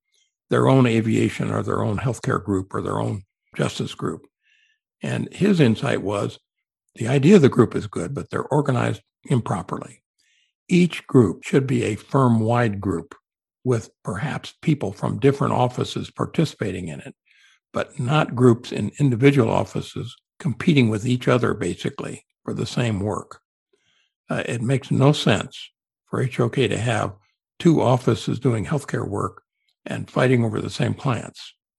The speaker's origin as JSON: {"language": "English", "town": "Los Angeles", "region": "California", "country": "United States", "said": "I'm from Los Angeles, and if there's an airport in town, I want to do it."}